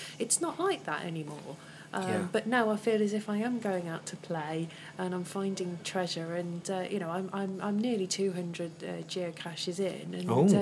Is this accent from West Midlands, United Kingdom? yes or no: yes; Coventry, West Midlands, United Kingdom; which is a part of Coventry I didn't really know existed, and I'm born and bred in Coventry.